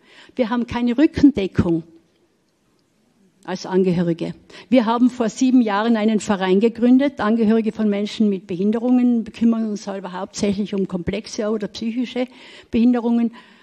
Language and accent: German; Austria; Ich und meine Nachbarin, wir kommen aus Österreich.